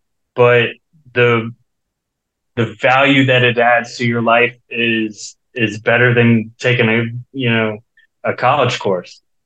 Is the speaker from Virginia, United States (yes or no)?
yes; Virginia Beach, Virginia, United States; moved away as an adult; also born or lived in Wisconsin; I was born in Wisconsin, so all my extended family's out there, and I have ties out there as well. But Virginia Beach, moved there when I was one. It really shaped who I am. I didn't move out to California until I was in my mid-20s.